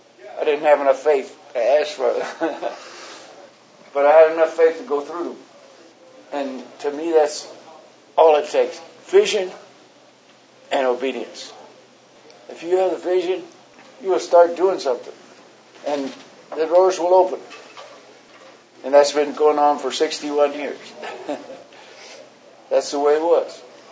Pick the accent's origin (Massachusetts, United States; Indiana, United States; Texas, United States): Texas, United States; I'm a cowboy from Texas.